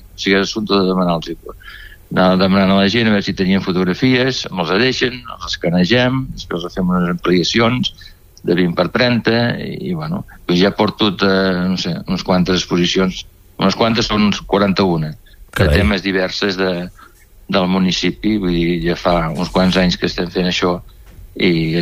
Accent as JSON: {"language": "Catalan", "town": "La Tallada d'Empordà", "region": "Catalonia", "country": "Spain", "tie": "born or raised there", "lives_now": "Calonge, Spain", "said": "jo vaig arribar en aquesta època a Calonja l'any 57, jo soc fill de la Tallada."}